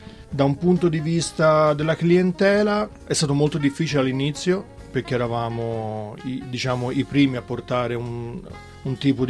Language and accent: Italian; Florence, Tuscany, Italy; Vengo da Firenze, quindi ovviamente c'è un po' di fiorentinità, toscanità nel menù